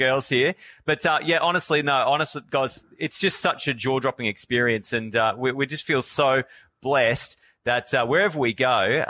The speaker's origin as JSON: {"language": "English", "town": "Townsville", "region": "Queensland", "country": "Australia", "said": "When they find out that we are from Townsville, the first thing they want to have a chat about is the footy."}